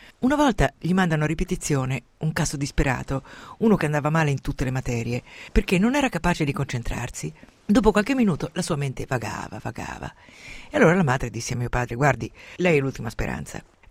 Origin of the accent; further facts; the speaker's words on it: Umbria, Italy; nel mio paese umbro